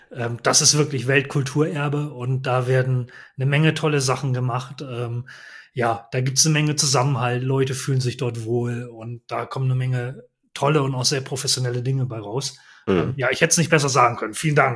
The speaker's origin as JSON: {"language": "German", "region": "Bremen", "country": "Germany", "said": "Ich komme ja nun auch aus der Bremer Ecke."}